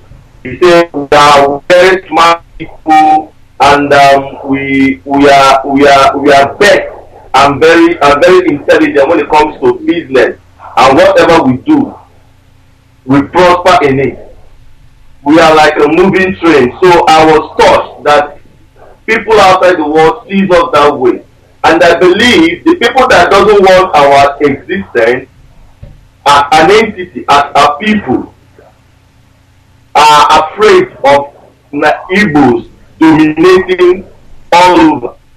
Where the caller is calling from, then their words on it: London, United Kingdom; Calling from London, Plumstead.